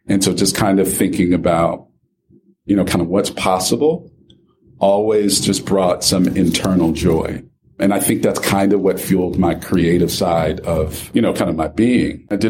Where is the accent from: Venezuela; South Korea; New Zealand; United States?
United States; Orlando, Florida; I think growing up in Orlando, because I did grade school and high school in Orlando, really diverse, right?